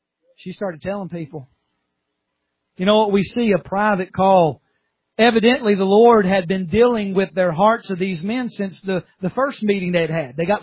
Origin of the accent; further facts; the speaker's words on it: South Carolina, United States; Well, I'm from South Carolina.